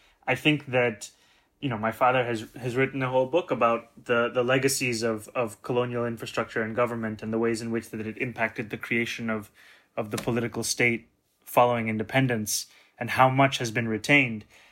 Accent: Kampala, Central Region, Uganda; I was born and raised in Kampala in 1991. I was born and raised there, for the large part, probably until 96. I'd be going back every year.

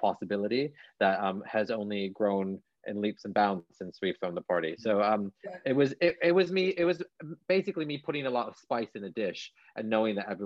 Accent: Canada; accent: Canadian; my accent being Canadian, which is American.

